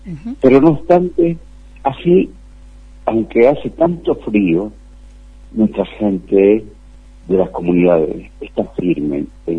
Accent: Humahuaca, Jujuy, Argentina; yo por ejemplo soy de Humahuaca y soy de los pueblos Omahuaca, el pueblo Colla

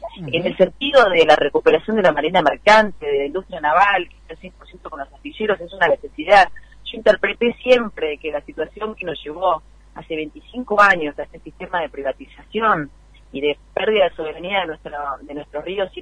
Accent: Argentina; Nosotros somos argentinos, nacionalistas, patriotas y peronistas

